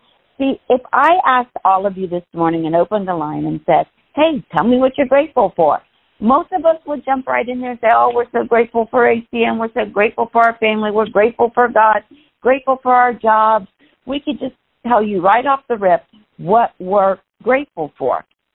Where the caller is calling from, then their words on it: Alabama, United States; I am calling in from Alabama this morning. So it is 7 a.m. here this morning.